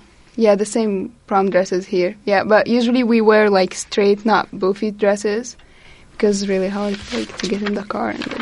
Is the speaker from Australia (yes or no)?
no; Egypt; And I am from Egypt.